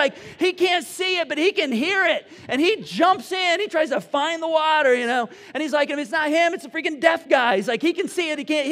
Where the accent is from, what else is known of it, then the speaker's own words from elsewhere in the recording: Michigan, United States; I'm like fully Hoosier, right? But I grew up in Michigan, so I'm just like a little more Michiganian when it comes to weather forecasts, right?